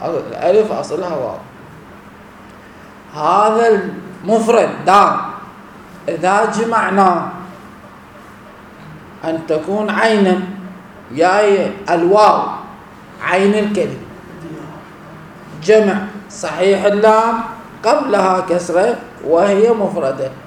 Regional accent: Iraq

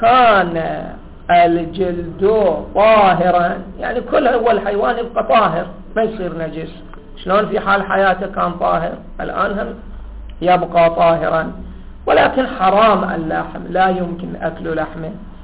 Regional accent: Iraq

